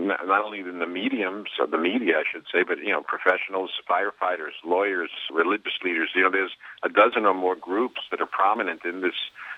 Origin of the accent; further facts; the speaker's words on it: Brooklyn, New York, United States; I'm from Brooklyn, but not Massachusetts, New York.